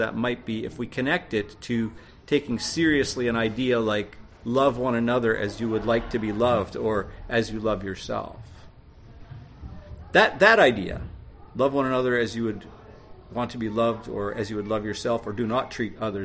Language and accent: English; New Jersey, United States; But when I was a teenager growing up in New Jersey, his unspoken love made me feel even more lonely in a family that always felt a little foreign to me. I come from a loud Pentecostal Dominican family